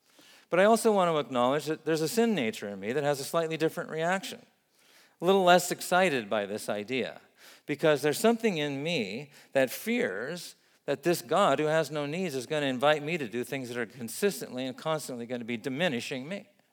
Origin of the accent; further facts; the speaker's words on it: Vietnam; I think of an example of that from where I grew up in Vietnam.